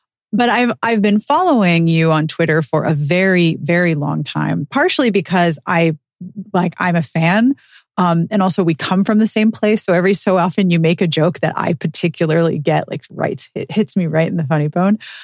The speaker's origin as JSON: {"language": "English", "town": "Pittsburgh", "region": "Pennsylvania", "country": "United States", "tie": "born or raised there", "said": "I have been watching highlight reels of people who go out in kayaks near my hometown of Pittsburgh and elsewhere as they clean up rivers and streams"}